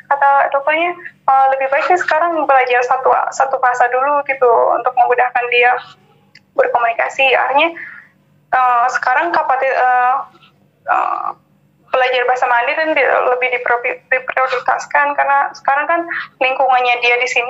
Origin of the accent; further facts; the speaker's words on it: Tasikmalaya, West Java, Indonesia; also born or lived in Bandung; Tapi iya, apalagi saya dari Tasik.